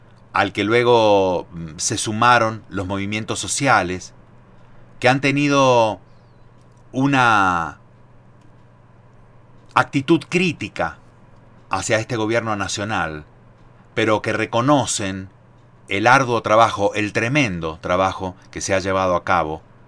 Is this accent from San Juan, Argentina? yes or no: yes; San Juan, Argentina; Ahí también hay laburantes de mi tierra sanjuanina, del terruño con toda la S.